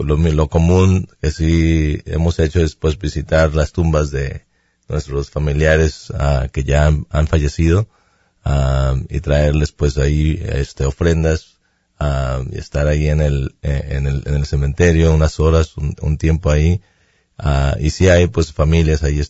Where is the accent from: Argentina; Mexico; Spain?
Mexico; Mazatlán, Sinaloa; en donde yo soy, de Mazatlán, en Sinaloa, la celebración del Día de los Muertos no es tan grande como es en otras partes del país